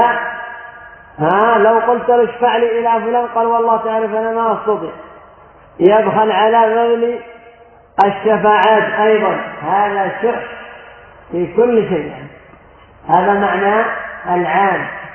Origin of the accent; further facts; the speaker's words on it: Yemen; وعندنا في اليمن ربما يظلم الشخص فيعرقل محافظة كاملة